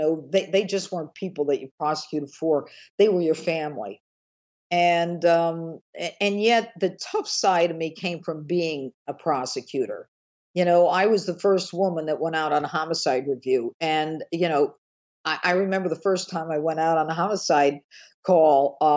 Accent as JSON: {"language": "English", "town": "Elmira", "region": "New York", "country": "United States", "said": "Actually, I'm from Elmira."}